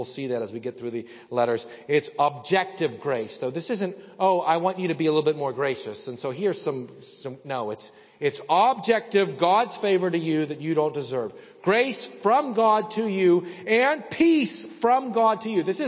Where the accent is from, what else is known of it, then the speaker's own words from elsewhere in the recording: Saltsburg, Pennsylvania, United States; We lived at the point where I was born in Salzburg.